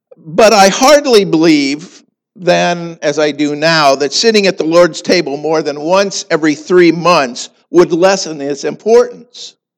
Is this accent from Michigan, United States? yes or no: no; Sioux Falls, South Dakota, United States; my church that I grew up in Sioux Falls, South Dakota